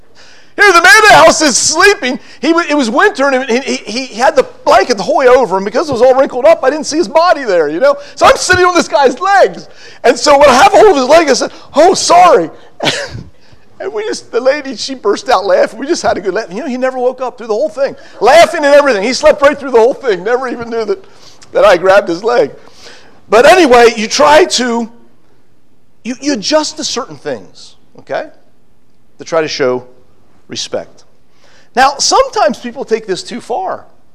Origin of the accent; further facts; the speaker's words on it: United States; I grew up in America. I learned a culture. Now I go to a new culture.